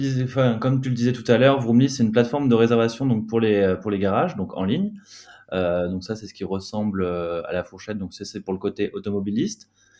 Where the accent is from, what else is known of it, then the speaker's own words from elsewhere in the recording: Tours, Centre-Val de Loire, France; now in Paris, France; donc j'ai 28 ans, je suis originaire de Tours et maintenant j'habite dans le petit quartier des Abbesses, donc je suis assez fier de mon quartier, je m'y sens super bien.